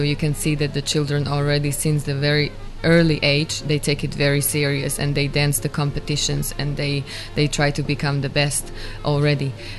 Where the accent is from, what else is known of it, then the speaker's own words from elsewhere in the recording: Slovakia; English is a second language; I come from Slovakia.